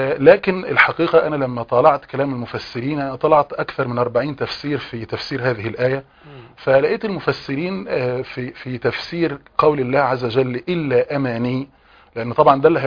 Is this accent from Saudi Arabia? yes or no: no; Egypt; احنا مثلا عندنا في مصر